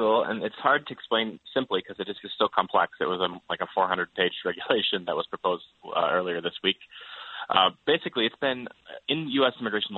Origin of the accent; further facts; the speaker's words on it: Wisconsin, United States; I didn't necessarily think about it growing up in Wisconsin, where, you know, I lived in a fairly ethnically homogenous community